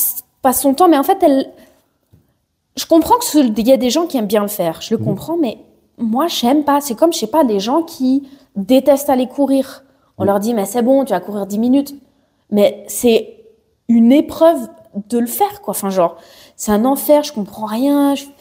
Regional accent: Geneva, Switzerland; je viens de Genève, quoi.

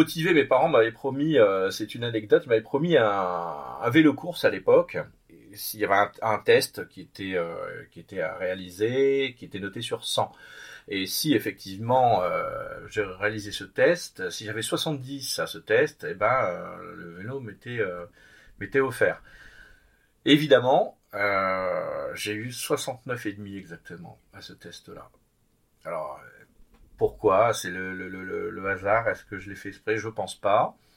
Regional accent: Paris, Île-de-France, France; born there; J'ai 53 ans, je suis né à Paris, je suis à Montmartre exactement, je suis un poulbeau. J'ai pas grandi là-bas, j'y suis resté jusqu'à l'âge de 11 ans.

